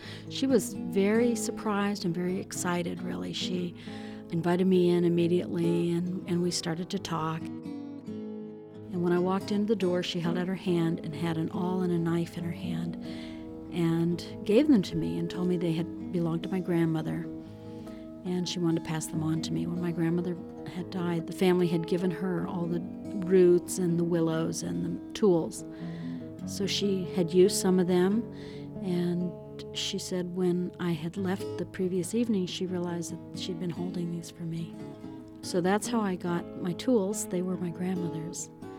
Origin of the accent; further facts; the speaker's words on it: Hopland, California, United States; I'm from the Hopland Rancheria, Hopland Band of Pomo Indians.